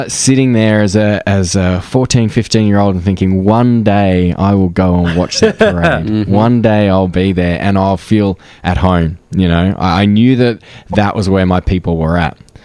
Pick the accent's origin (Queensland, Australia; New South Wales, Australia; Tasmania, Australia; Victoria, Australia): New South Wales, Australia; Barrow; I grew up in Barrow, which is regional New South Wales. It's just out of Sydney, a couple of hours out of Sydney. It's kind of hobby farmland, but once upon a time it was farmland.